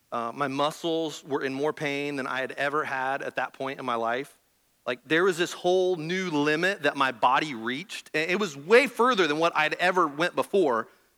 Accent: Kansas, United States; So I you guys know I grew up in Kansas, so I never got on a plane

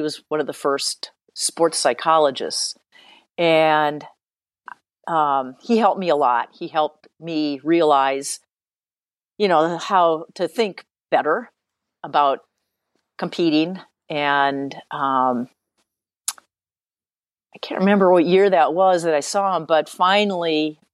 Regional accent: Sheboygan, Wisconsin, United States; And I was like, oh, I'm from Sheboygan, Wisconsin.

